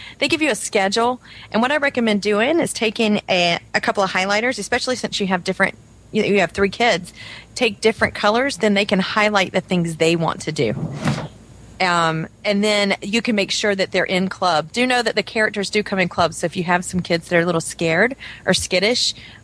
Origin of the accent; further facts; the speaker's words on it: the Carolinas, United States; I'm not weird. I'm from the Carolinas.